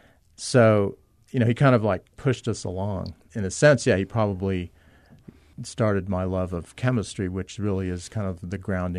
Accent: Del Rio, Texas, United States; So I grew up in Del Rio on the border, and my high school colleagues, the popular ones, would go across the border and, to have fun and drink.

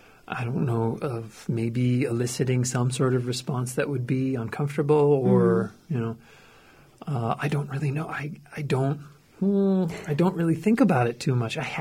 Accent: Fargo, North Dakota, United States; also born or lived in Moorhead, United States; And then I answer, you know, I'm from Fargo, Moorhead, or, you know, I'm just from a couple blocks away.

